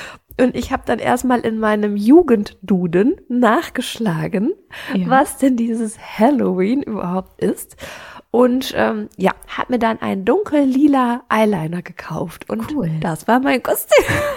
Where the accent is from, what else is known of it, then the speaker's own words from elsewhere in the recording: Baden-Württemberg, Germany; ich komme ja aus dem Schwarzwald